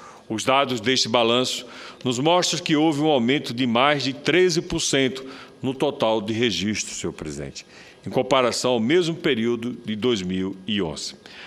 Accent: Itabaiana, Sergipe, Brazil; born there; 1 em Itabaiana, cidade em que nasci

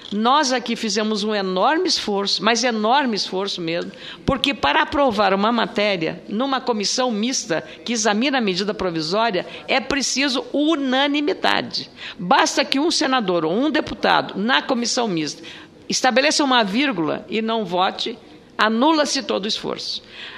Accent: Rio Grande do Sul, Brazil; eu sou do Rio Grande do Sul

